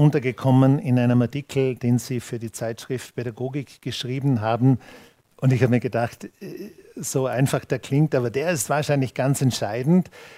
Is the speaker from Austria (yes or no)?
yes; Vorarlberg, Austria; und sonst schießen sie dir auf den Kopf, sagt man bei uns in Vorarlberg.